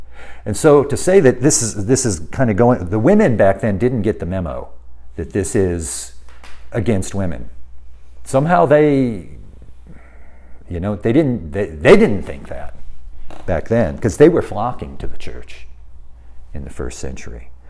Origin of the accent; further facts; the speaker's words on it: United States; So I grew up in America. I'm an American.